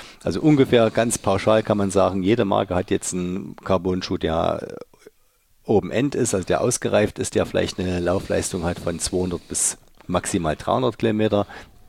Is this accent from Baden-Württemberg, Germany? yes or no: no; Leipzig, Saxony, Germany; Wir kommen beide von Dynamo Leipzig, und ich komme aus Dölitz und er aus Marienbrunn.